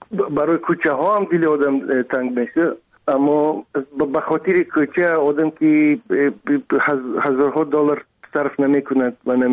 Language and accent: Persian; Dushanbe, Tajikistan; تئاتر مایاکوفسکی بود، جامی، کنسرت جامی بود، بازار شاهمنصور بود. خوشبختانه دیدم جایهایی که در اونجا بزرگ شدم